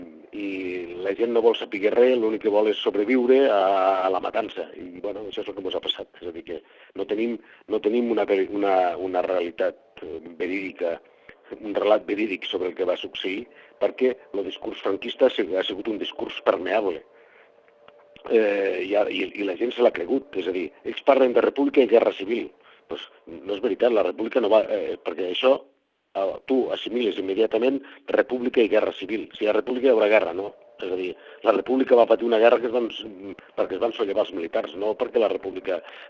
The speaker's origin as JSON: {"language": "Catalan", "town": "Flix", "region": "Catalonia", "country": "Spain", "said": "el cap de falange del meu poble era del meu poble, era de Flix"}